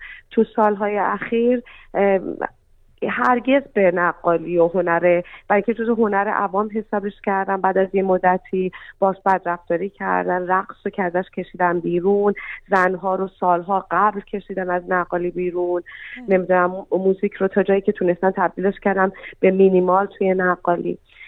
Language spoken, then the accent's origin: Persian; Iran; moved away as an adult; now in Australia; وقتی که از ایران اومدم بیرون و اومدم استرالیا